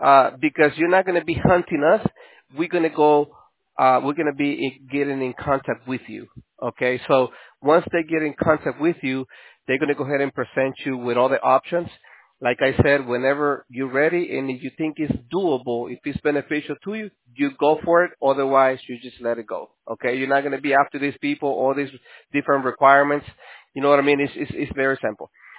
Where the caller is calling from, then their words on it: New York, United States; We are calling you from New York.